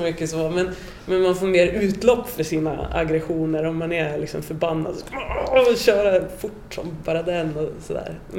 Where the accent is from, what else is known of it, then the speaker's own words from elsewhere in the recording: Aspåsnäset, Jämtland County, Sweden; Jag kommer från landet, Aspåsnäset. Så det är 250 personer bor där.